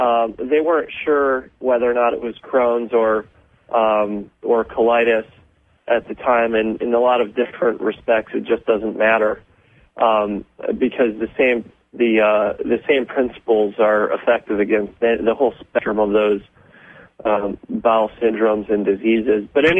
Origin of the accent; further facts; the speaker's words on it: Sweet Valley, Pennsylvania, United States; I was raised on a self-sustaining farm in rural Appalachia, Sweet Valley, Pennsylvania, to be exact, and like most Appalachian peoples, I'm of mixed heritage, Scots-Irish, Anishinaabe or Native